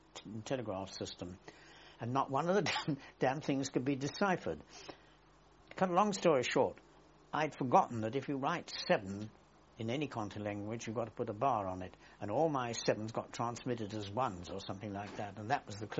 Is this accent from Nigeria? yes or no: no; England, United Kingdom; as an Englishman